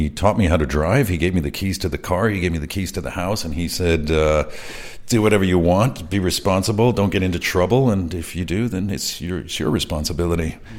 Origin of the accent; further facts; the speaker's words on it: Ibiza, Balearic Islands, Spain; I mean, I was born here in 1968, so you have to imagine, under the Franco regime, a dictatorship, which we had no knowledge or perception of, because we just grew up isolated here on Ibiza